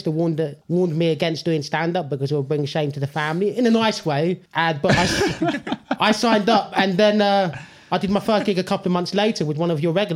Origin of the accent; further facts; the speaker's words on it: India; As I said, I'm Indian.